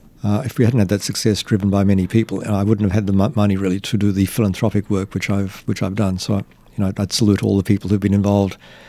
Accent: Colombo, Western Province, Sri Lanka; Well, you know, in Colombo at that time

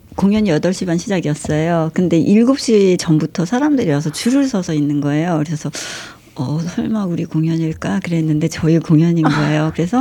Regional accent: South Korea; 그런데 그 정말 그 사실 저희도 서양 음악만 하고 한국에서 컸기 때문에

